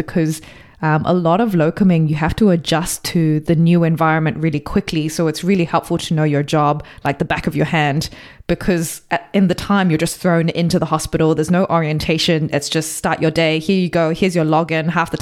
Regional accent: Malaysia; now in New Zealand; I'm also Malaysian Chinese

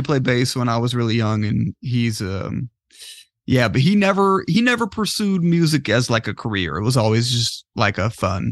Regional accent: Ann Arbor, Michigan, United States; And, we moved to Ann Arbor when I was young, and then I grew up mostly ther

